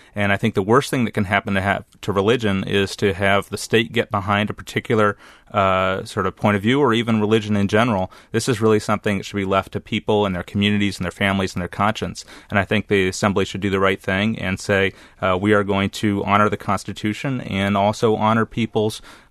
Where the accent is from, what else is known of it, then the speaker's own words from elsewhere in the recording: Jerusalem, Jerusalem District, Israel; now in Wisconsin, United States; my family, we moved to Wisconsin in 82 from Jerusalem, from Israel.